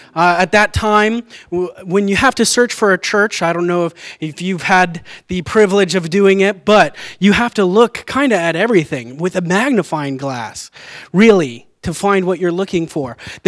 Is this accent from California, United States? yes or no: yes; California, United States; moved away as an adult; I come from California. That was where I was born and raised. I was in a lovely church out there for 18 years of my life.